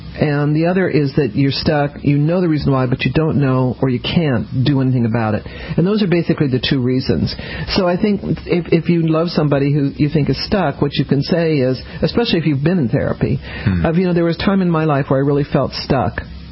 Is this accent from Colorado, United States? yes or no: yes; Denver, Colorado, United States; also born or lived in New Orleans, United States; You know, I grew up in Denver.